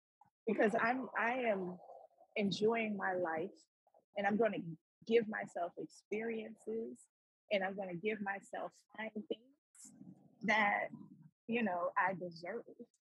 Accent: Pittsburgh, Pennsylvania, United States; now in Washington, United States; I know, I'm from Pittsburgh too. I know. I live in DC now, but a big part of that was I had to recognize I had to leave, like physically leave that environment.

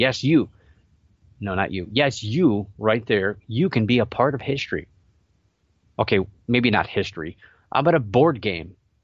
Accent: Cleveland, Ohio, United States; I know I'm from the Cleveland, Ohio area, but we don't really have a football team here.

